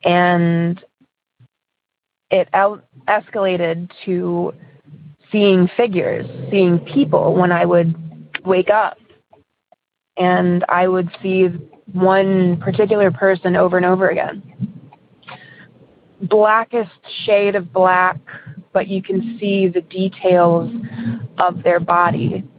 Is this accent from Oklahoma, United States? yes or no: no; Elyria, Ohio, United States; I'm from Cleveland